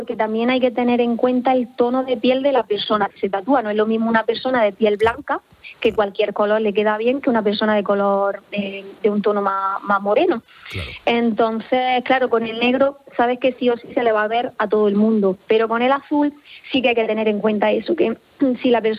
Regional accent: Almería, Andalusia, Spain; soy de Almería, aunque llevo muchísimos años aquí, y el mar siempre me ha llamado mucho

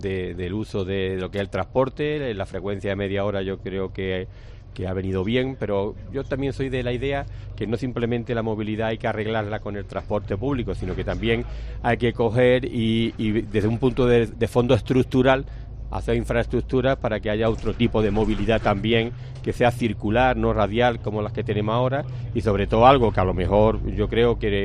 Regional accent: Gójar, Andalusia, Spain; Así que encantado de que me recojáis en mi pueblo en una línea de transporte urbano.

